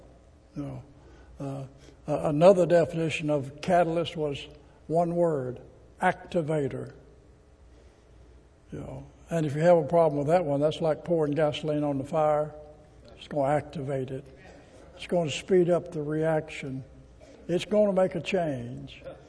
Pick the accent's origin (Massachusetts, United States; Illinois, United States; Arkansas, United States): Arkansas, United States; Well, I was going to tell some stories tonight about when I was growing up in Arkansas, but I don't think I will now.